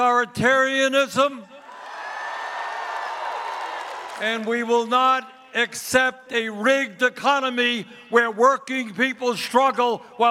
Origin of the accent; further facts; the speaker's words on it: Vermont, United States; Now, Alexandria comes from New York City. I come from Vermont. We've come a long way here.